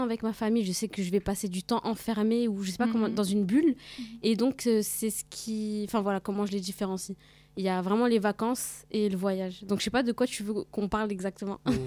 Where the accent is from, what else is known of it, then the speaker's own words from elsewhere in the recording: Strasbourg, Grand Est, France; parce que moi, je suis originaire de Strasbourg à la base.